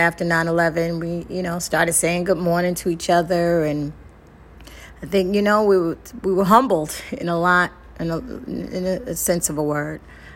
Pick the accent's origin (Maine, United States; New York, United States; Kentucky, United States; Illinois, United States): New York, United States; My fondest memories of growing up in New York is the music and the food, and culturally, I always said there's no place like New York